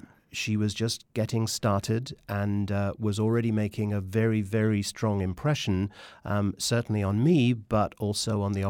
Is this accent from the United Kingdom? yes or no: yes; Wimbledon, London, United Kingdom; I grew up in Wimbledon.